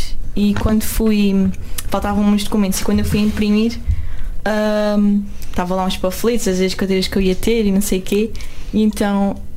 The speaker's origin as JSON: {"language": "Portuguese", "town": "Beja", "region": "Alentejo", "country": "Portugal", "lives_now": "Lisbon, Portugal", "said": "Exato, eu sou de Beja, alentejana."}